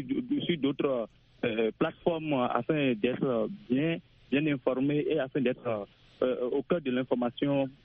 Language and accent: French; Benin; Alors l'Internet chez nous au Bénin, nous l'utilisons à beaucoup de fins.